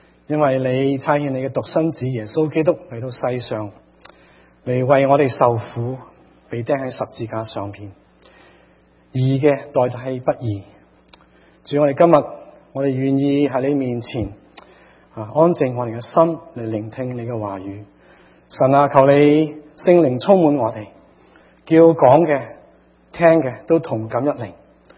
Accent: China

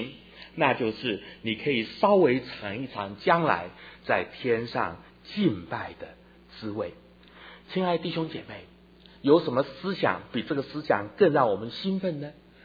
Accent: southern Taiwan, Taiwan; 我在台湾的南部这样长大

